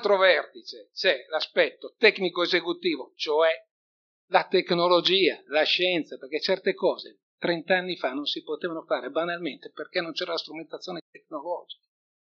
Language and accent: Italian; Emilia-Romagna, Italy; lo dico con grande confidenza perché sono emiliano anch'io